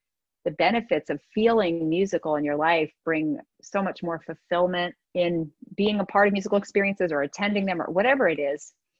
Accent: New Jersey, United States; born there; I was born in New Jersey.

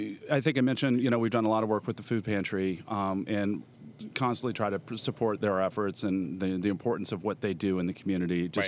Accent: Denver, Colorado, United States; it's got just a different feel than where she and I grew up in Denver, which is actually a big city relative to what we have.

